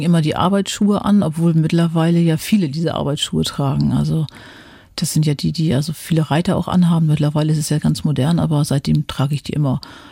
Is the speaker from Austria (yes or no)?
no; Germany; Da dachte ich immer so als Deutsche, na, wenn das jetzt nicht mal irgendwie ein Hintergrund ist oder was die jetzt von einem wollen.